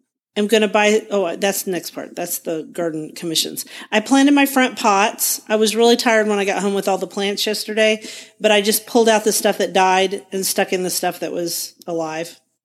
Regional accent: Guthrie, Oklahoma, United States

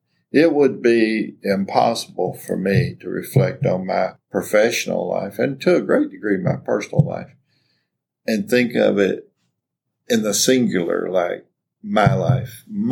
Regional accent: the South, United States; accent: southern; coming from a small rural town with my southern accent and not very sophisticated on things.

